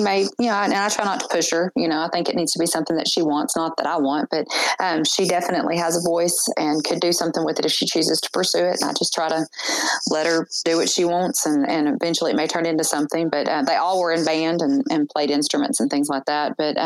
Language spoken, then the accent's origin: English; the South, United States; And I was raised in the South, unfortunately